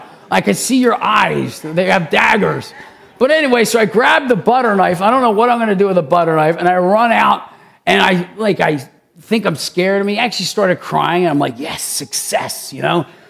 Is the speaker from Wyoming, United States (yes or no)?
no; Philadelphia, Pennsylvania, United States; I grew up in Philly and there was this kid in a different neighborhood.